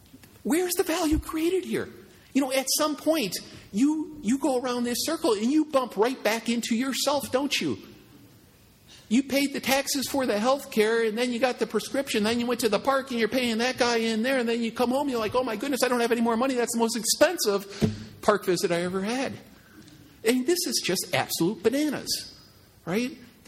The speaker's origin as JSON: {"language": "English", "town": "Chicago", "region": "Illinois", "country": "United States", "tie": "born or raised there", "said": "I'm from South Chicago, folks, right? I grew up in President Obama's district."}